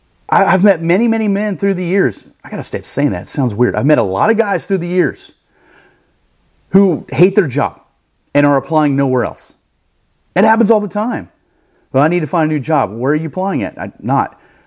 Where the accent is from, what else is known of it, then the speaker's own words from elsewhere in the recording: Iowa, United States; moved away as an adult; now in Indianapolis, United States; You know, when I moved to Indianapolis, I'm from Iowa.